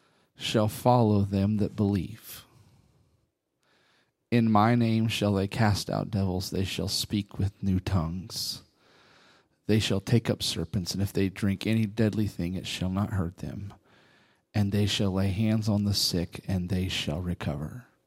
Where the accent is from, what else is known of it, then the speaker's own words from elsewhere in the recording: Seattle, Washington, United States; He's from South Carolina. I'm from Seattle.